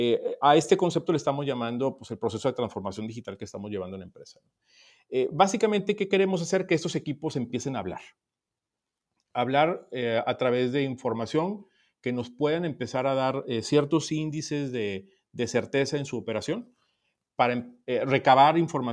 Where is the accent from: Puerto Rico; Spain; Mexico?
Mexico; es lo que quizás como mexicano nos distingue